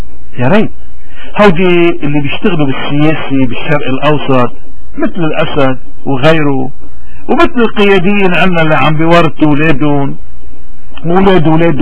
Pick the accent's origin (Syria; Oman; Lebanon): Lebanon; ونحنا كلبنانيين مفروض ما نزقف الا للي بيستاهل نزقف له